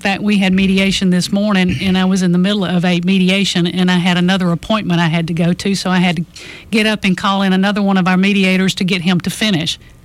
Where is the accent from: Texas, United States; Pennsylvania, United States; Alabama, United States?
Alabama, United States; Millbrook; I grew up in Millbrook, Alabama. My father was a Marine.